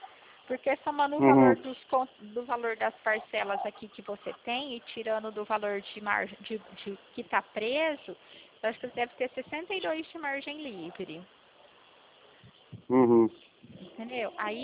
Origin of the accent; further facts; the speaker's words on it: São Paulo, Brazil; Eu sou do estado de São Paulo. Fico na cidade de Pirassununga.